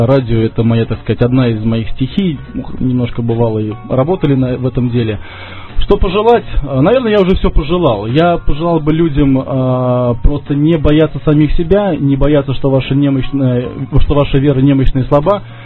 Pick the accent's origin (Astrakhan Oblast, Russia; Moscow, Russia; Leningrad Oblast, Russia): Moscow, Russia; Я сам, как бы, москвич, и знаю, что это такое.